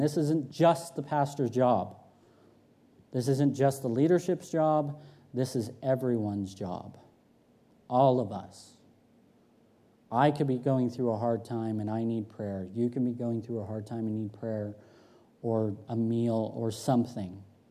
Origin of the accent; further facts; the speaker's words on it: California, United States; also born or lived in New York; I was born in New York and raised in Northern California, and I was in a little tiny redneck town full of a bunch of cowboys and roughnecks.